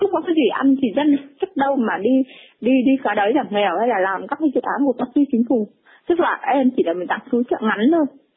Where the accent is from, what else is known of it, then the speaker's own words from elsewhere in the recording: Hanoi, Vietnam; Em sinh ra lớn lên ở Hà Nội, nhưng mà quê Cao Bằng, quê em Cao Bằng ở trong núi thôi nhá.